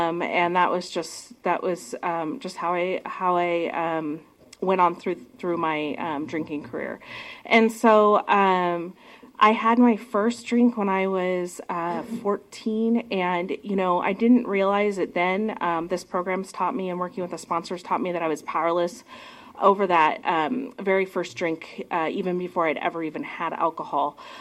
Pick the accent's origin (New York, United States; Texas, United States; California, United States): California, United States; moved away as an adult; now in Portland, United States; So when I was 19, I moved from Northern California to Portland.